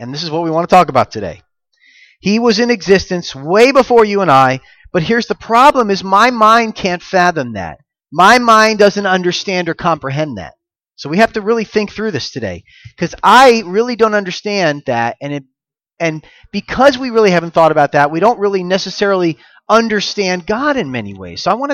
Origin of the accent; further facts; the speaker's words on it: Florida, United States; I'm from Florida, and we have this little town called St. Augustine down there.